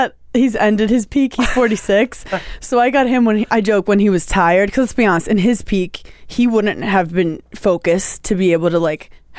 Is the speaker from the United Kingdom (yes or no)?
no; Brooklyn, New York, United States; We come from two different worlds. I'm from Brooklyn.